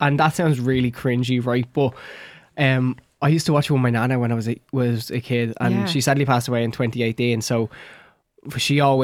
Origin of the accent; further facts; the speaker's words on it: Tallaght, Leinster, Ireland; because I grew up in Tallaght, I never had the accent that everyone else had. I was a little bit different.